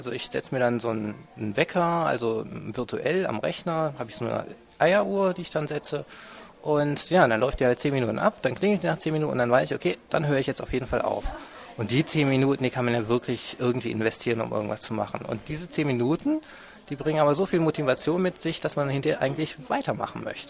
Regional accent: Aachen, North Rhine-Westphalia, Germany; now in Dresden, Germany; Ich komme ursprünglich aus Aachen und wohne jetzt in Dresden

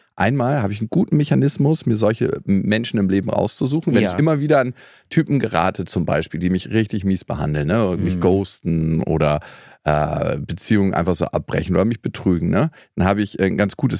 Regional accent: Berlin, Germany; Ich bin ja in Berlin groß geworden.

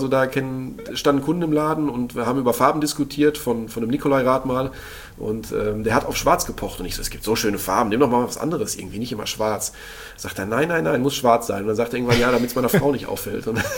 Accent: Lünen, North Rhine-Westphalia, Germany; now in Bamberg, Germany; Jetzt wohne ich in Bamberg, aber als ich dann, meine Geburtsstadt ist Lünen

